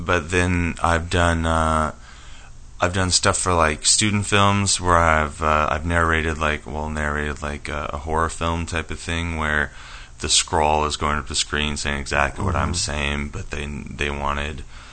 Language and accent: English; Oregon, United States; I'm from Oregon. It rains, like, 9 months out of the year, so the air is always really clean.